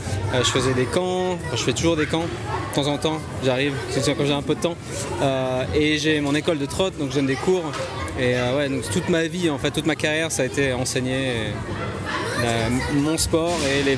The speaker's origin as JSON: {"language": "French", "town": "Blonay", "region": "Vaud", "country": "Switzerland", "tie": "born or raised there", "said": "C'est la maison, ouais, j'ai grandi à Blonay, ouais."}